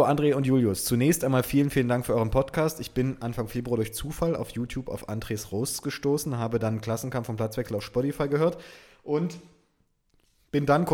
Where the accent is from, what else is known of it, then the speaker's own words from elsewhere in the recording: Dresden, Saxony, Germany; now in Münster, Germany; Ich wohne und studiere inzwischen seit ein paar Jahren in Münster, aber gebürtig komme ich aus Dresden und zwar genau wie Julius, der es in Folge 72 erwähnt, auch aus Niederwarder. Zumindest habe ich den Großteil meiner Kindheit und komplette Jugend da verbracht.